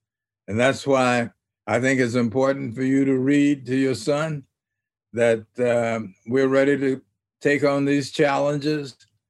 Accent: Little Rock, Arkansas, United States; Well, you knew growing up in Little Rock that this was an attitude that a number of people had

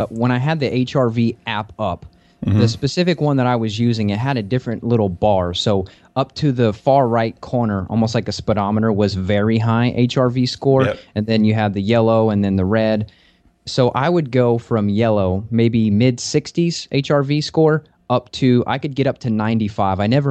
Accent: Kentucky, United States; also born or lived in Las Vegas; because I'm from Kentucky, where it's a temperate forest. You have four seasons here.

